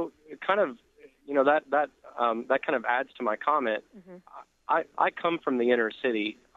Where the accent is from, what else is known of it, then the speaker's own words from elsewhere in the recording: El Paso, Texas, United States; But you know, I'm from El Paso, college degree, no resources.